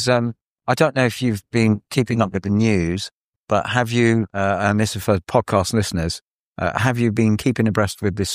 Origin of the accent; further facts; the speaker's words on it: Ramsgate, South East England, United Kingdom; born there; Well, you know, I was born in Ramsgate